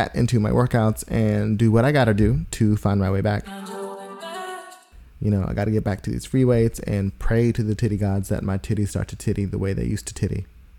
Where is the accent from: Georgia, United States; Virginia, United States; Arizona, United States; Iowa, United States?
Georgia, United States; Atlanta; You know, I grew up in Atlanta, high school in Atlanta, well, right outside, you know, college in Athens.